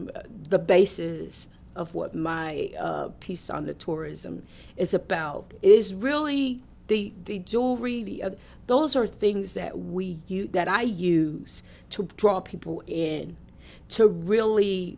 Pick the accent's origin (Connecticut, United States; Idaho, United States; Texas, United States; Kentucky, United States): Connecticut, United States; Bridgeport; We come from Bridgeport, Connecticut, where we lived in the inner city, and a lot of us were children of welfare moms.